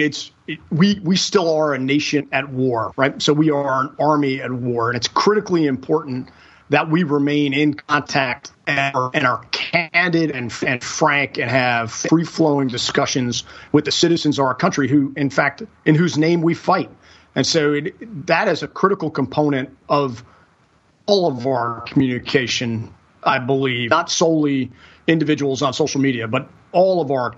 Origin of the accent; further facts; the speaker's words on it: New Jersey, United States; And I grew up, I was the youngest of five kids, four of us boys, growing up in New Jersey.